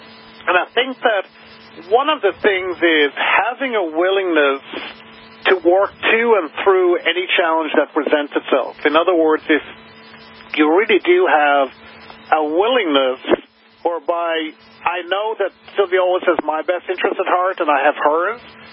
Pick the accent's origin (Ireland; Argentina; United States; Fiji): Ireland; Galway, Connacht; we were both born the same year, even though we lived in different places on the earth. I mean, I grew up in Galway in the west of Ireland